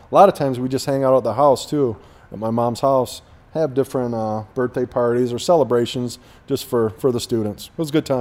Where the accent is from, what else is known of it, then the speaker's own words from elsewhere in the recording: Sparta, United States; When I was growing up in Sparta, one of my mom's good friends taught out at Lincoln School on Lincoln campus.